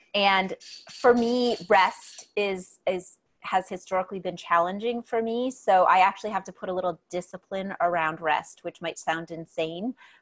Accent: Sault Ste. Marie, Ontario, Canada; now in Costa Rica; I'm from Sault Ste. Marie in Northern Ontario, and I live now in Costa Rica on the ocean in the jungle.

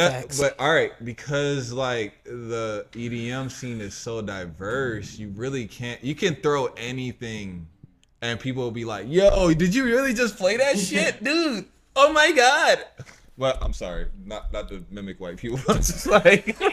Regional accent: Chicago, Illinois, United States; also born or lived in Atlanta / Florida; And like, you know, mind you, like I'm from Chicago and I lived in Atlanta. I've also lived in Florida

